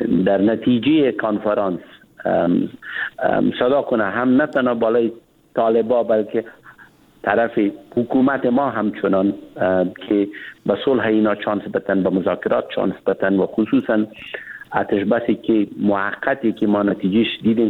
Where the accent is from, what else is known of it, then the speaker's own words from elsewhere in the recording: Afghanistan; هغه افغانان دي، موږ افغانان یو، ډېر زیات مشترک هیلی لرو د افغانستان لپاره